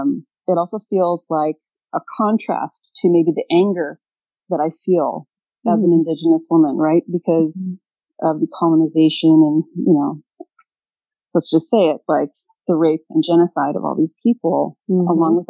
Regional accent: Hawaii, United States; I grew up on the Big Island of Hawaii.

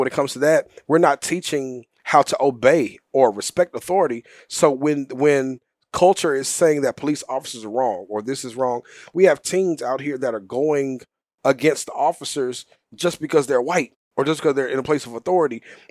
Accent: Houston, Texas, United States; And I was born and raised in South Houston, in a predominantly African-American environment, a deep, rich African-American environment.

